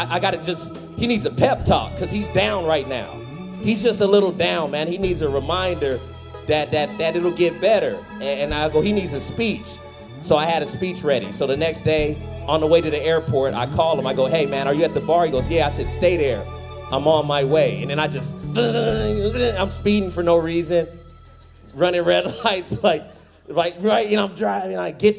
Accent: Fresno, California, United States; Like, I'm from, not in my town, I'm from Fresno.

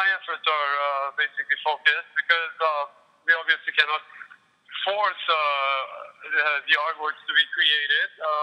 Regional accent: Canada; I'm also Canadian.

